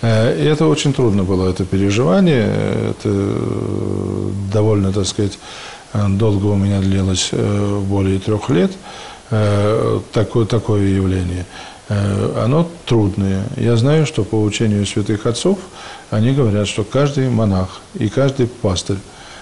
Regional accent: Moscow Oblast, Russia; Я был первый из Загорского района со времени возрождения духовных школ, который поступил в Троицкую Сергиеву Лавру в семинарию.

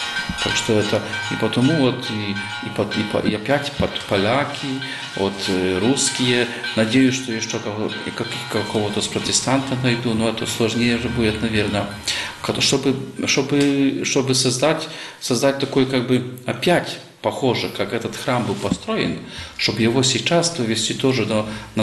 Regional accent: Belarus; Естественно, что я белорус

